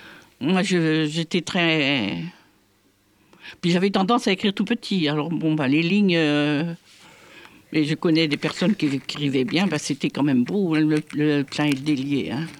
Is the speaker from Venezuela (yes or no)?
no; Couéron, Pays de la Loire, France; J'avais 8 ans en 1942. Je suis née à Couéron, j'y suis toujours.